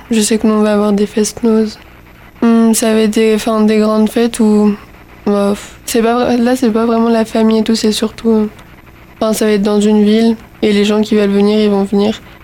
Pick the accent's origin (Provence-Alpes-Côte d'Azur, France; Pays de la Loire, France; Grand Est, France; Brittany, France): Brittany, France; j'ai 15 ans. Et je suis bretonne et je viens plutôt d'une famille catholique.